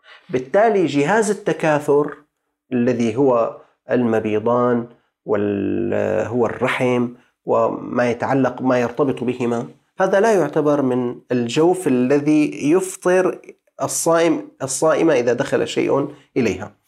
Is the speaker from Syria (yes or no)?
yes; Syria; عندنا في الشام هي طعام مسكين، بدك تطعمه وجبتين مشبعتين اليوم، قدرت كمان عندنا قبل أيام 3500، ما يساوي تقريبا 3500 ليرة سورية